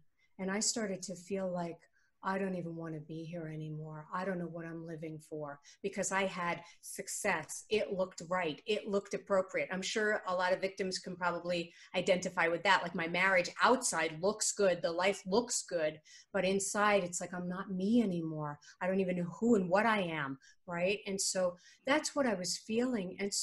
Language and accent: English; New York, United States; I grew up in New York and my mother is Orthodox Jewish